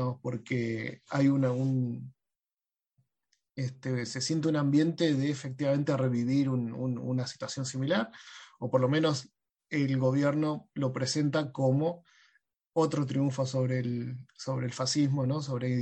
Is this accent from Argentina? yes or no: yes; Argentina; uno como argentino está acostumbrado